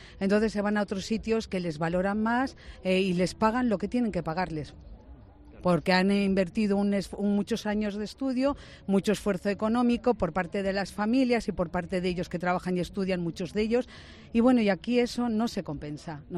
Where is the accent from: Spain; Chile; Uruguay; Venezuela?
Spain; San Miguel del Pino, Castile and León; also born or lived in Tordesillas; Pues venimos de un pueblo que se llama San Miguel del Pino y de Tordesillas